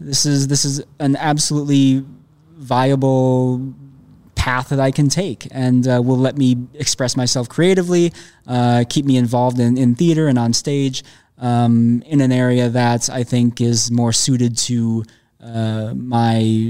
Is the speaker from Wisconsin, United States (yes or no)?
no; Minneapolis, Minnesota, United States; I'm from Minneapolis.